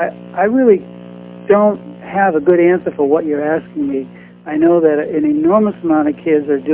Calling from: Vermont, United States; I'm calling from Vermont.

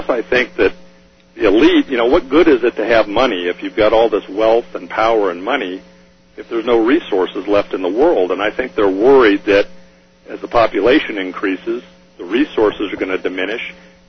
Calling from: California, United States; Actually, I'm calling from Southern California.

